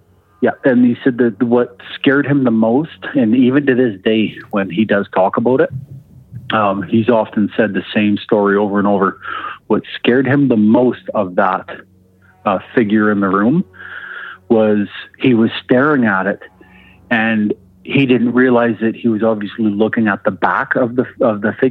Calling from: Alberta, Canada; calling from Alberta.

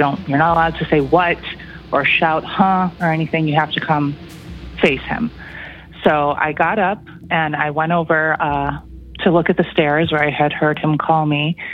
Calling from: Toronto, Ontario, Canada; I'm calling from Toronto.

